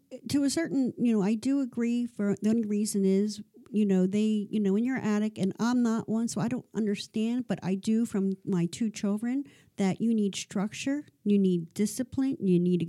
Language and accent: English; Ridley Township, Pennsylvania, United States; We're originally from Delaware County, Ridley Township, and we moved here 10 years ago.